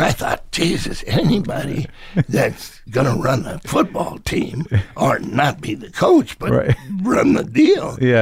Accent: Iowa, United States; Yeah, I grew up in Iowa.

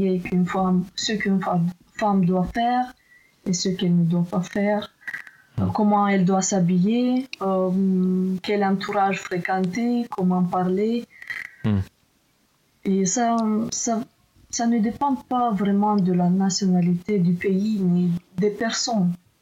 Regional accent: Moldova; now in France; Moi, je viens de la Moldavie, pays de l'Est, et je pensais que, comme nous, on est un pays conservatif

